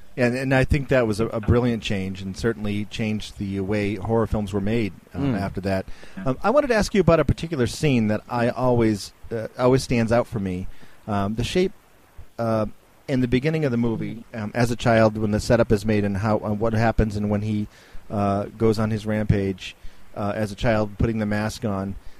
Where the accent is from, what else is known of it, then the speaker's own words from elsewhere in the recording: New England, United States; growing up in New England and having been to a lot of those similar type places